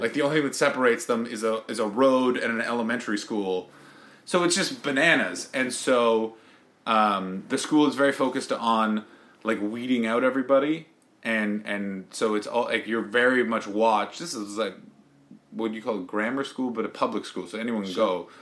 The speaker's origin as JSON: {"language": "English", "town": "Ottawa", "region": "Ontario", "country": "Canada", "tie": "born or raised there", "said": "I grew up in Ottawa, and Ottawa's a crazy weird town because Canada doesn't have a class system."}